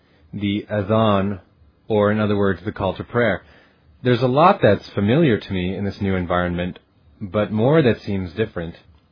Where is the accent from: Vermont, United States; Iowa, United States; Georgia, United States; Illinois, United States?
Georgia, United States; Atlanta; all I can think is that when I was a kid growing up near Atlanta, my mosque didn't have a receptionist.